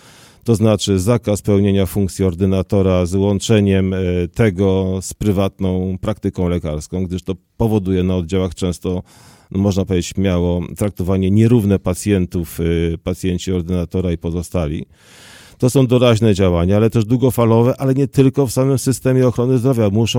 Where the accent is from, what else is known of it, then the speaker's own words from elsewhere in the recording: Kalisz, Greater Poland Voivodeship, Poland; w Kaliszu, który tutaj pan był łaskaw wymienić jako moje rodzinne miasto